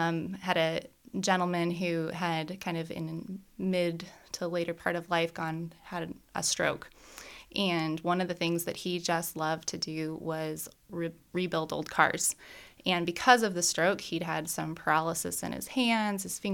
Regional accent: Phoenix, Arizona, United States; I was born and raised here in Phoenix, and I get to now worship in a community that's like a mile and a half from the hospital where I was born.

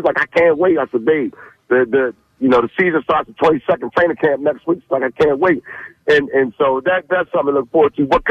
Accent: Philadelphia, Pennsylvania, United States; Growing up in Philly, we both in New York at the same time, didn't know each other until getting back.

